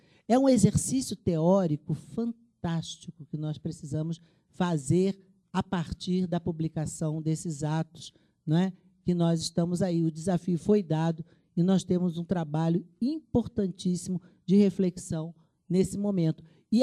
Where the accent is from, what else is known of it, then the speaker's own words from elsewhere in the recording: Rio de Janeiro, Brazil; vai surfar, né, como boa carioca, vai surfar em todas as praias